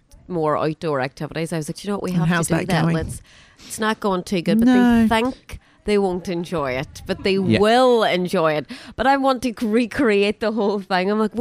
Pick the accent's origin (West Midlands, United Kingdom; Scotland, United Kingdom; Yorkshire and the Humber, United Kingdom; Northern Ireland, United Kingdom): Northern Ireland, United Kingdom; Derry; now in Ireland; Well, I am from Derry, that'll always be home. But we have a place in Donegal